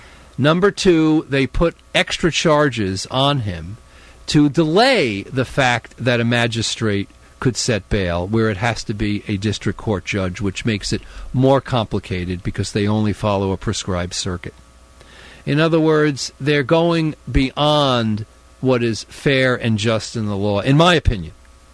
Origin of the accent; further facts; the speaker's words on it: United States; As an American, this is my opinion.